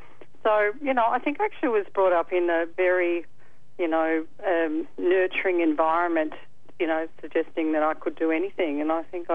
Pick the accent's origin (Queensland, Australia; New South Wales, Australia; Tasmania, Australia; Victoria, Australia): Victoria, Australia; Ferntree Gully; I grew up in Ferntree Gully, and we did a bit of graffitiing out in Ferntree Gully